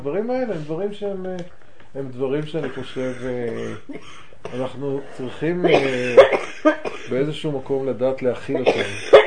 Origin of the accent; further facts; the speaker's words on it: Bnei Brak, Tel Aviv District, Israel; ההורים שלי גרו בבני ברק. ובברק, אני גדלתי בסביבה מזרוחניקית, כן, של בני עקיבא וכולי